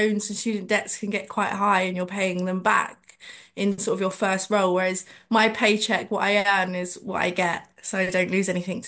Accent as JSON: {"language": "English", "town": "Ashford", "region": "South East England", "country": "United Kingdom", "said": "I'm from Ashford in Kent, but I work out of Tunbridge."}